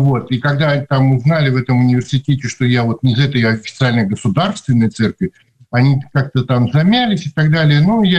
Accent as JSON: {"language": "Russian", "town": "Irkutsk", "region": "Irkutsk Oblast", "country": "Russia", "tie": "born or raised there", "lives_now": "Moscow Oblast, Russia", "said": "Я сибиряк, родился, вырос в Иркутске. До 2004 года жил в Сибири, на северах. Очень много ездил по стране, работал в условиях Крайнего Севера. Ну и вот с 2004 года живу в Подмосковье."}